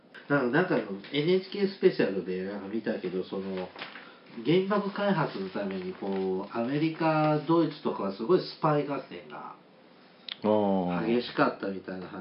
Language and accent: Japanese; Nagasaki, Japan; now in Fukuoka, Japan; 僕は今大学の関係で福岡に住んでいますが、育ちは長崎県なので、小学生の頃から8月9日に平和学習を受けてきました。